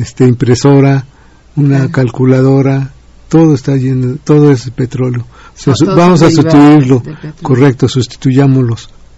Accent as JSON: {"language": "Spanish", "country": "Mexico", "said": "nosotros como mexicanos"}